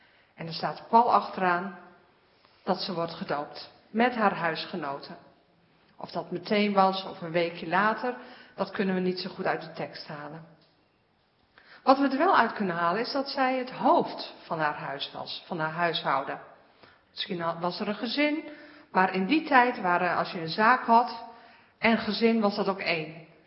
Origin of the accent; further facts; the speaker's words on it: Godlinze, Groningen, Netherlands; ik ben geboren in Godlinze, hier niet zo ver vandaan. Mijn ouders zitten hier